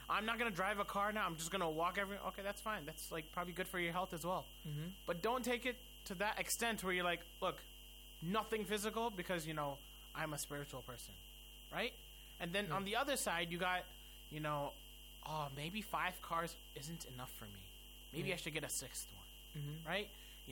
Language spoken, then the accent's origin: English; Houston, Texas, United States; moved away as an adult; I am from America, specifically from Houston, Texas. So I was born and brought up over there.